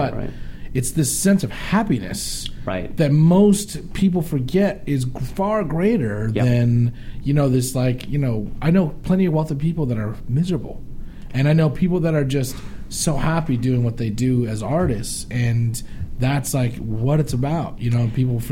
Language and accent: English; Ohio, United States; I'm from here.